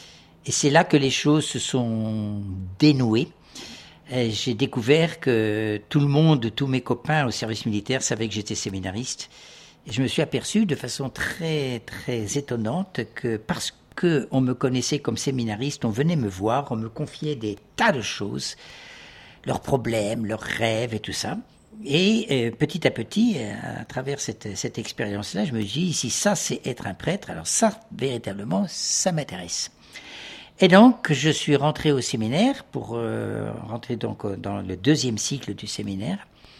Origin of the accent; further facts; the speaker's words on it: France; moved away; also born or lived in Philippines; Et en 2001, la mort dans l'âme, j'ai quitté les Philippines pour rentrer dans mon pays, la France.